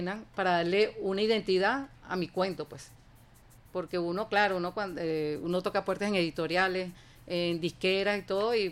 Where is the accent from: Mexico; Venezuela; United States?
Venezuela; pues somos venezolanos, pues